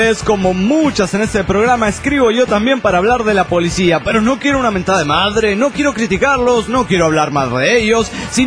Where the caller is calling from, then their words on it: Oaxaca, Mexico; de Oaxaca, México.